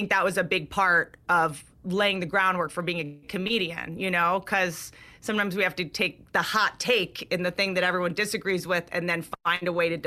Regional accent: Washington, District of Columbia, United States; Washington, D.C., sir. Washington, D.C. in Virginia.

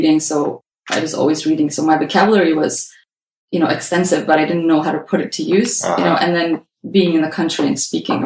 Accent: Azerbaijan; So we, like you mentioned, we are from Azerbaijan, and for everybody listening in, if you haven't heard of this country, it is located by the Caspian Sea, and it's by Russia, Armenia, Georgia, Turkey.

